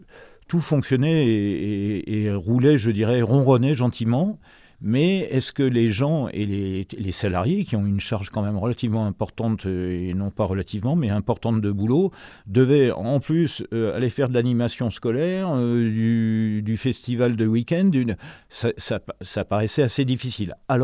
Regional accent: Grand Est, France; je suis originaire des Ardennes. Et donc, je pense que c'est un lieu privilégié puisque j'étais dans la partie forestière des Ardennes et jusqu'à l'âge de 18 ans. Donc, j'en ai 70 aujourd'hui

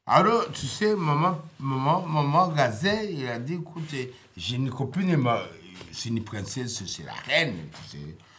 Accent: Rwanda; now in France; Et moi, je suis tout seul, moi, en France. Ça fait. J'ai quitté le Rwanda en 94, moi.

